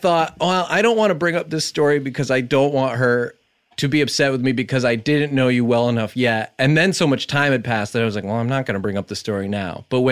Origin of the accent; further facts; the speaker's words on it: New York, United States; I'm from New York